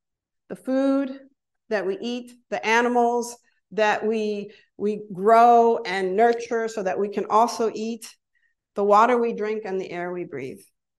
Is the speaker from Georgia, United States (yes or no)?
no; Miami, Florida, United States; now in Texas, United States; I grew up in Florida, in Miami, Florida, where hurricanes come through.